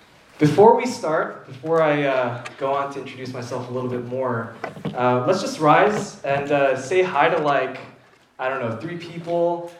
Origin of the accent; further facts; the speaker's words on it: New Jersey, United States; also born or lived in Flushing; I was born in Flushing, but I didn't live there at the time. So I was raised in Bergen County, New Jersey, and my parents are still living there. They're in Clifton, New Jersey. We used to live in Closter.